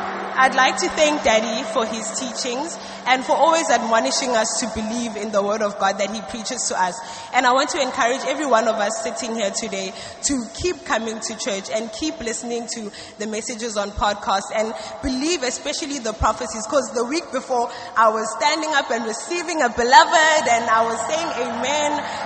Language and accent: English; South Africa; I'm 23 years old. I'm a student of ABMTC Mampong, and I'm from South Africa.